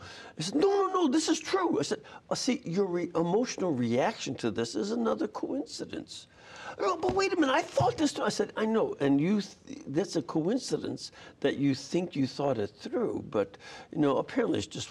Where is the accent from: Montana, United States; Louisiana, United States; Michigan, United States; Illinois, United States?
Illinois, United States; Chicago; I'm from Chicago. I know what I would think, that this is a rigged system.